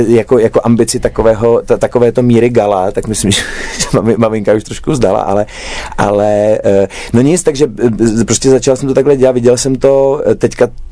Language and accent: Czech; Mladá Boleslav, Central Bohemian Region, Czechia; Já jsem tím, že jsem rodák z Mladý Boleslavy